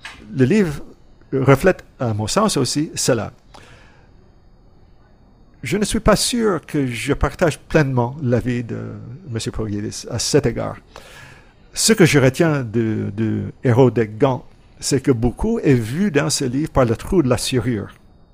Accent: Greece; first language Greek; French is a second language; now in Montréal, Canada; Je venais de m'installer à Montréal, je suis parti de la Grèce. Je parlais le grec, je me suis installé à McGill

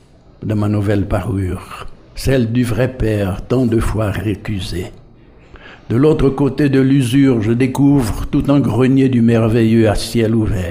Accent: Haiti; Moi je ne suis pas un Africain, moi je suis un Haïtien du Nouveau Monde.

